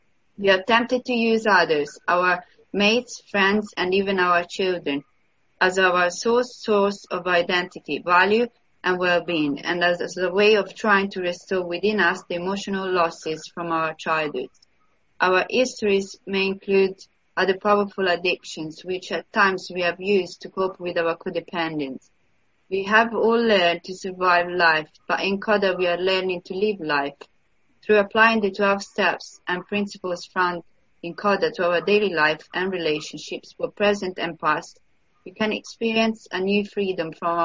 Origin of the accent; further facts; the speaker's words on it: Italy; now in London, United Kingdom; I'm codependent from London. I'm Italian.